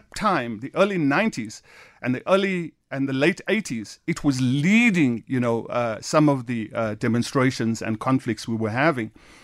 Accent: South Africa; I am a South African. I've lived by the history of this country, the influences of having grown up where I did

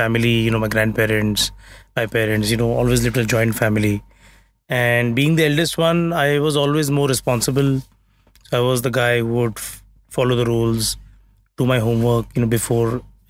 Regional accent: Mumbai, Maharashtra, India; growing up in South Bombay, Churchgate, never went beyond Worli unless I had to go to the airport.

